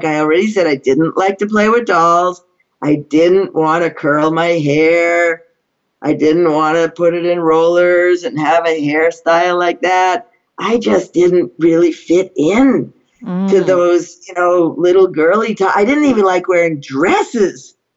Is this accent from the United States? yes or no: yes; Massachusetts, United States; because I grew up in Massachusetts, I was in Massachusetts General Hospital for 3 days of testing in sixth grade